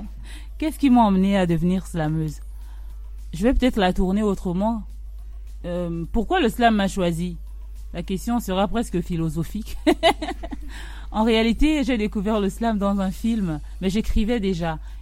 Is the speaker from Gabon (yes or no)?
yes; Port-Gentil, Ogooué-Maritime, Gabon; born there; notre objectif n'est pas juste la ville de Port-Gentil, donc ma ville natale, mais le Gabon et l'Afrique.